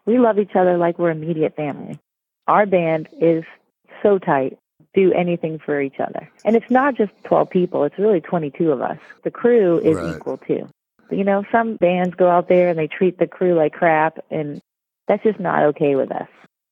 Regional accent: Northeast, United States; because when I was growing up, I was from the Northeast, and we said, you know, soda different.

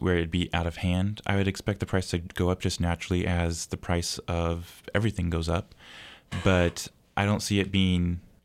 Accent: Washington, United States; I guess the best way I could compare it is, I'm from Washington, and so the South is known for hospitality.

